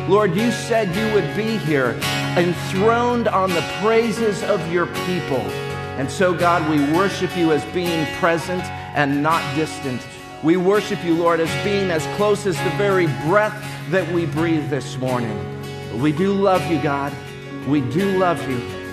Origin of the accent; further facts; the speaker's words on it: California, United States; now in Tennessee, United States; I'm from California, but I moved to Tennessee. And people in Tennessee, the church people, they like to talk back a little bit to the preacher.